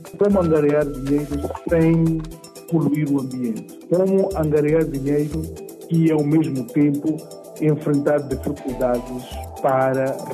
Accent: Mozambique; Então, como moçambicano, eu gostaria que houvesse, sim, uma exploração de hidrocarbonetos

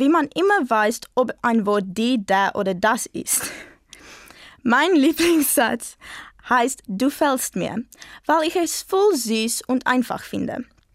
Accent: South Africa; German is a second language; ich komme aus Südafrika. Ich bin in das Jahr 2002 geboren. Ich lerne Deutsch

